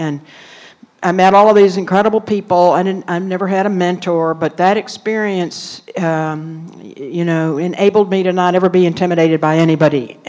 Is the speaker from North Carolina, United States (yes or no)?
yes; North Carolina, United States; born there; I was born in North Carolina, back at a time where women were teachers, nurses, or secretaries.